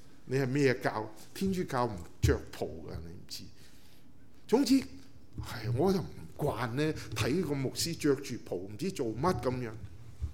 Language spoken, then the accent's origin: Cantonese; Tiu Keng Leng, Hong Kong; also born or lived in Vietnam; 我做过难民，我做过越南的华侨，我做过在调景岭长大的香港人， 我做过在北美留学的留学生，我做过北美的华人